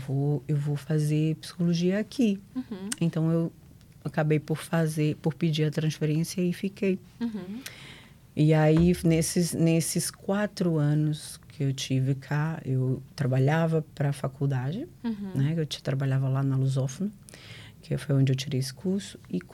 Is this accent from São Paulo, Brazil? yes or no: no; Fortaleza, Ceará, Brazil; also born or lived in Recife / Maranhão; Então, é assim, eu nasci em Recife, mas meu pai, como era engenheiro civil, então nós acabamos por ser criados em outras cidades, como em Fortaleza, e depois acabei um bocadinho no Maranhão.